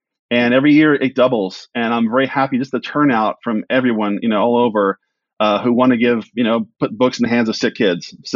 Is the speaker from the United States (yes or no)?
yes; Philadelphia, Pennsylvania, United States; I'm from Philadelphia, so I've been on my share of historic tours